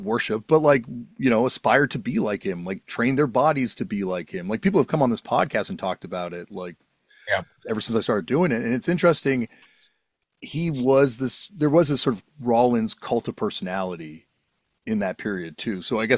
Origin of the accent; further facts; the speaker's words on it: Canada; it's a stereotype too I have as a Canadian